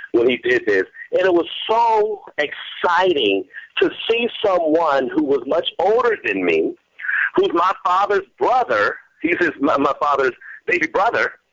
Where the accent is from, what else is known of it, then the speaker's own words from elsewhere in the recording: Gary, Indiana, United States; I was born and raised in Gary, Indiana, and he came out to visit.